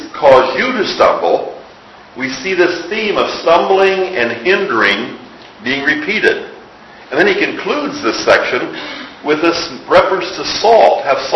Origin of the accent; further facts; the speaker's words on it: Midwest, United States; I grew up in the Lutheran Church in the Midwest, and we were Scandinavian Lutherans, ALC. All of our Lutheran friends came from Norway or Sweden.